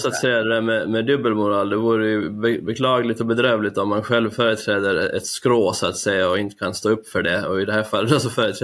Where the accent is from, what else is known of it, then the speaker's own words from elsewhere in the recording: Åland Islands; moved away as an adult; Jag kommer från Åland, så jag är född och uppväxt där. Och sen då vid 20 års ålder ungefär över till Sverige och Uppsala för att studera på universitetet där.